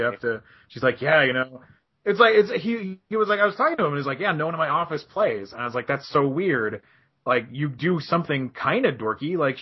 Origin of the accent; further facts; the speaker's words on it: Canada; now in Los Angeles, United States; I have to explain I'm Canadian, but I'm living in LA.